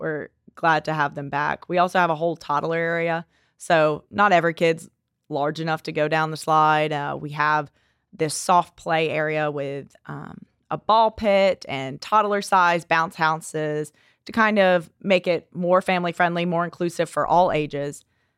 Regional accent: New Orleans, Louisiana, United States; I grew up in New Orleans, so I love big brass bands and just that live music with all the horns.

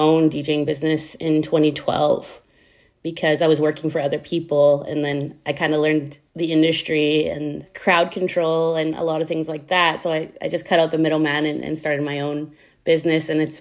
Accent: Vancouver, British Columbia, Canada; I was born and raised in Vancouver, BC

